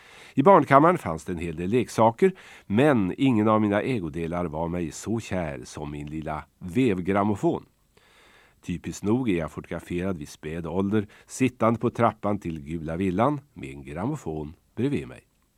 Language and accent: Swedish; Svanö, Västernorrland County, Sweden; born there; Det huset var beläget på Svanö i Ångermanland. Det var där jag föddes, i Gula villan som vi brukade säga.